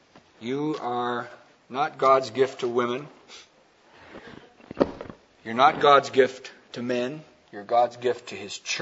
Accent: Pekin, Illinois, United States; Let me give you a story of two churches in Pekin, Illinois, my hometown, 20 years ago, over 20 years, probably 25 years ago.

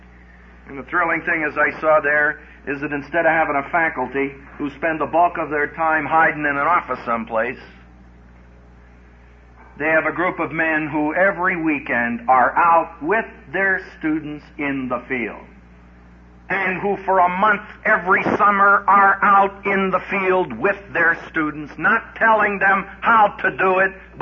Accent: Texas, United States; You know, I'm from Texas, where the Johnson grass grows tall, and where Southern Baptists flourish.

